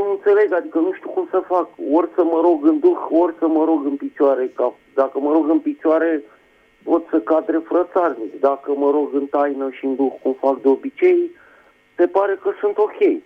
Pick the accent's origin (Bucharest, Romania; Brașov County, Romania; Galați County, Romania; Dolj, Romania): Bucharest, Romania; din București.